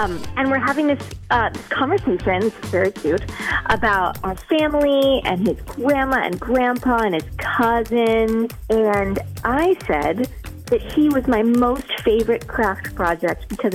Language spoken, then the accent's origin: English; Fitchburg, United States; I'm from Fitchburg.